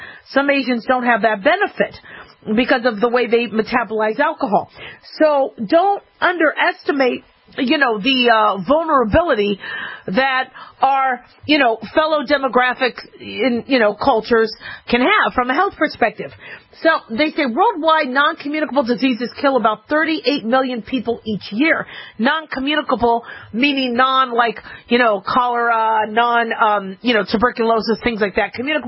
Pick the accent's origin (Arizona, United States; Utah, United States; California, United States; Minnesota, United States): Arizona, United States; Phoenix; I grew up in Phoenix, Arizona. Best weather ever.